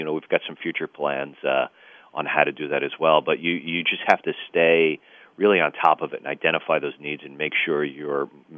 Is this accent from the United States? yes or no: yes; New York, United States; growing up in New York, too, you know, there will always be that vivid memories